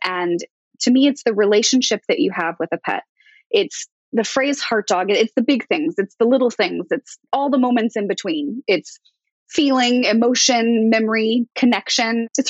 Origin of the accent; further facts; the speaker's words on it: Florida, United States; Growing up in Florida maybe has some influence on this, but I was more interested in dolphins than I was in pets.